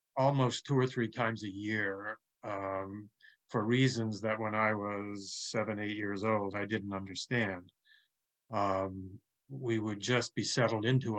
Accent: Newfoundland and Labrador, Canada; we'd only drive a couple of miles in the same town that I grew up in Newfoundland.

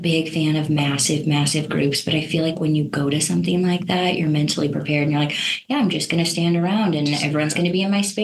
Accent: Agoura Hills, California, United States; also born or lived in Burbank; I grew up in the greater Los Angeles area.

